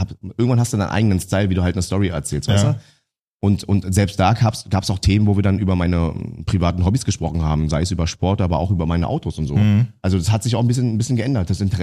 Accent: Berlin, Germany; als ganz normaler Vietnamese, als Berliner

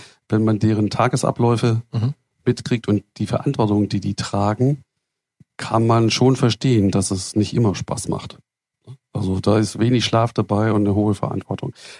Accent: West Germany, Germany; Ich bin im Westen groß geworden

